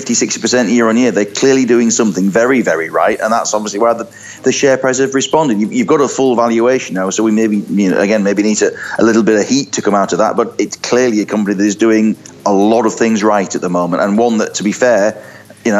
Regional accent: York, Yorkshire and the Humber, United Kingdom; It's actually a company based in my hometown of York

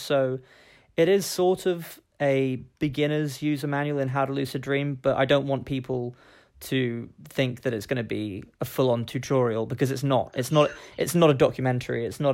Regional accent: Kingston upon Thames, London, United Kingdom; I was born in Kingston Hospital, and, you know, it'll always be a very special place for me, because it's where I grew up

